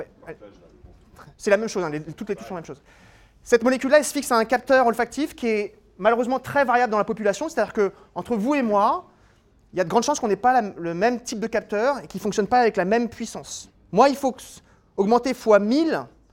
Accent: Occitanie, France; born there; Je suis né près de Toulouse, je sens très bien les fleurs de violette

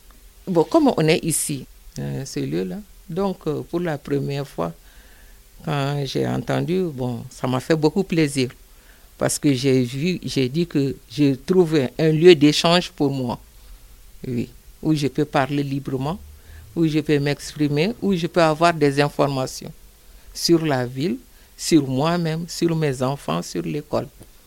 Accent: Bamako, Mali; now in Montreuil, France; mon père est originaire de Kangaba, mais moi je viens de, j'ai passé toute mon enfance à Bamako. Depuis que je suis arrivé à Paris en 89, je suis à Montreuil. De Montreuil de 89 jusqu'à aujourd'hui, je suis à Montreuil.

